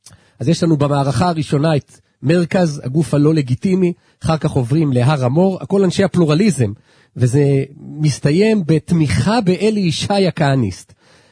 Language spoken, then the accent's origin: Hebrew; Ra'anana, Central District, Israel; שנינו אמנם נולדנו באותו היום, שנינו גדלנו והתחנכנו ברעננה, אבל הוא בחינוך הממלכתי דתי, ואני במוסדות החינוך החילוניים בעיר, הוא בבני עקיבא ואני בצופים.